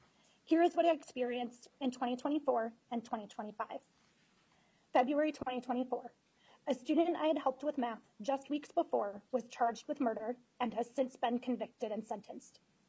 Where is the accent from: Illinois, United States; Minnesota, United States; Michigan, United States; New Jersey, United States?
Minnesota, United States; Mankato; I am from Mankato, Minnesota.